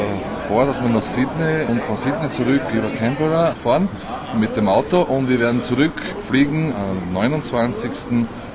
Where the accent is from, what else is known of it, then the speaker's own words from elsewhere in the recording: Aspang am Wechsel, Lower Austria, Austria; Ich komme aus Niederösterreich, aus Aspang am Wechsel. Das ist an der steirischen, burgenländischen Grenze.